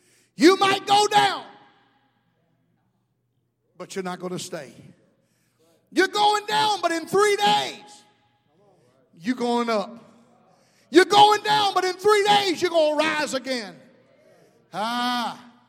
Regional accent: Southern United States, United States; I am Southern. Yeah, I know some of y'all thought I was from the Bronx, but I'm Southern.

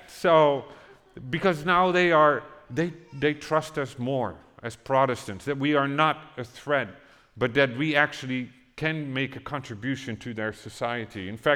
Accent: Netherlands; I feel like, oh, this is like the days I grew up in Holland feels like what you're experiencing here today.

